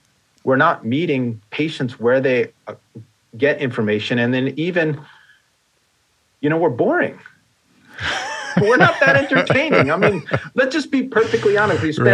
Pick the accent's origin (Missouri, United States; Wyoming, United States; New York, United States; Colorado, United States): New York, United States; well, I grew up in New York and there was a furniture store, Sims